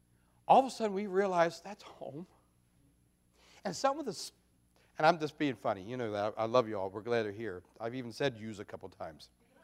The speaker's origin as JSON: {"language": "English", "region": "Maryland", "country": "United States", "tie": "born or raised there", "said": "When I grew up down in Maryland, all the local churches would have"}